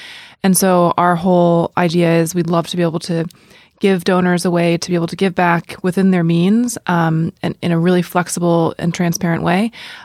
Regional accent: California, United States; moved away as an adult; now in Ireland; So my background, I'm from Silicon Valley. I moved to Ireland after spending about 8 years working at different startups in both San Francisco and New York. Moved here about 18 months ago to do my MBA at Trinity

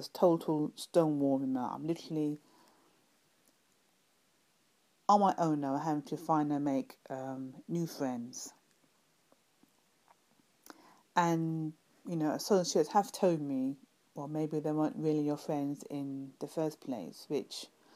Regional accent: London, United Kingdom; from London, UK.

